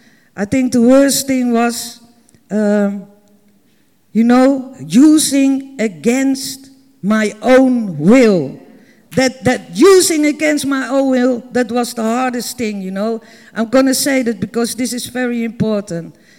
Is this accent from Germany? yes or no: no; Amsterdam, North Holland, Netherlands; English is a second language; I come from Amsterdam.